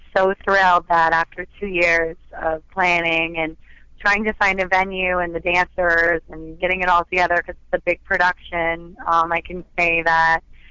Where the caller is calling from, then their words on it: Newport, Rhode Island, United States; I'm calling from Newport, Rhode Island.